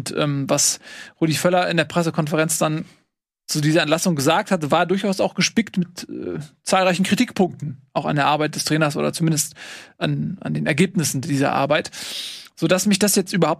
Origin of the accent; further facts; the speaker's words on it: Hamburg, Germany; als Hamburger